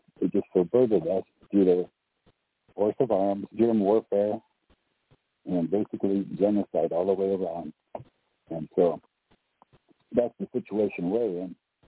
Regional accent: South Dakota, United States; I'm from South Dakota, Lakota.

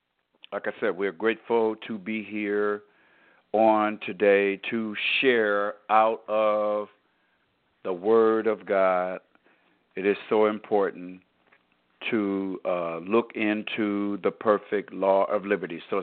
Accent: Michigan, United States; born there; moved away as an adult; I relocated from my home state of Michigan, the state I was born in, and I relocated in December of 2016 to the state of Florida.

